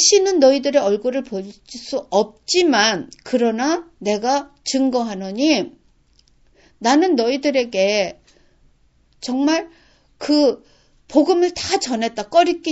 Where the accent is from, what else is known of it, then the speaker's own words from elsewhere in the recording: South Korea; now in Japan; 나는 일본 속에서 왔지만 한국에서 자란 사람이고 나는 교포도 아니고 한국인도 아니고 일본인도 아닌 그런 입장에서